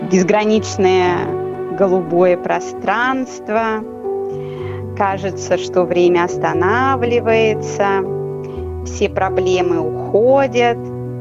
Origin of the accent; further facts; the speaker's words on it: Ivanovo, Ivanovo Oblast, Russia; Могу сказать, что родилась я в деревне Иваново, Ивановской области. Выросла в Иваново, город невест.